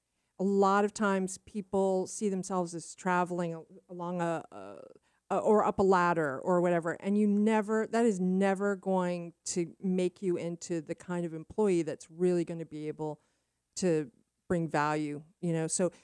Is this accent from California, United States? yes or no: no; New Hampshire, United States; I hail from New Hampshire.